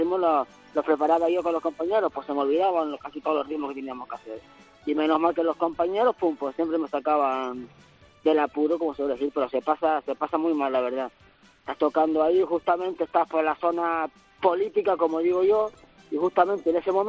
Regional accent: Canary Islands, Spain; yo dirigía batucadas ahí en mi tierra, en las hermosas Islas Canarias.

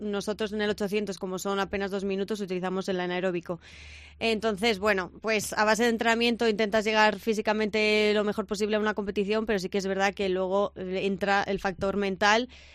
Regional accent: Madrid, Community of Madrid, Spain; also born or lived in Las Palmas; now in Valladolid, Spain; soy un poco de toda España, tengo nombre y apellido vasco, pero nací en Las Palmas y siempre he vivido en Madrid. Llevo más de 6 años entrenando en Valladolid, me vine aquí por mi entrenador Uriel Reguero

